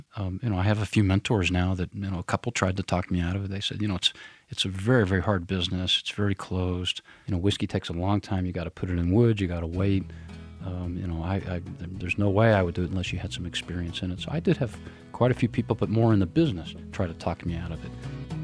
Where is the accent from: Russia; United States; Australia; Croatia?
United States; Atlanta, Georgia; accent: twang; also born or lived in Denver, United States; I was born in Denver, so I'm a mountain guy, but my dad moved around and I was raised in the South, so Atlanta's my formative town, so I have a bit of a twang.